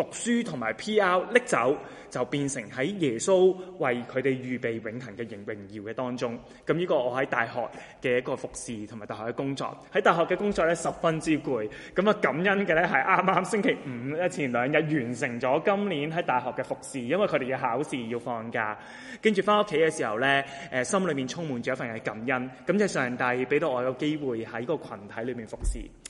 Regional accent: Hong Kong; now in Australia; 那我作为一个香港人呢，就在里面呢带领着一个国语的团契。

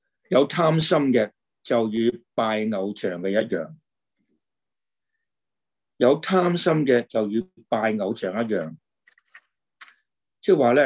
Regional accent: China; 那么我们中国人呢，以前呢同埋呢段時間咧，都好多嘅廟啦嚇

